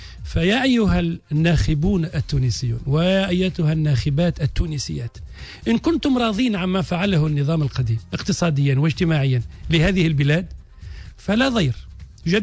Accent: Tunisia; نحن كشعب تونسي

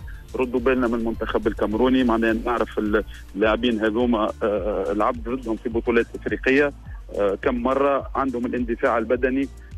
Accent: Tunisia; من احسن ما هو موجود عندنا في تونس

